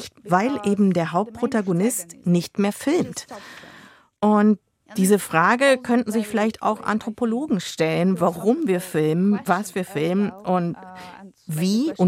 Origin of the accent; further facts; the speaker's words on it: Ukraine; German is a second language; Wir hatten die Illusion als Ukrainer, dass die Unabhängigkeit gratis kommen würde.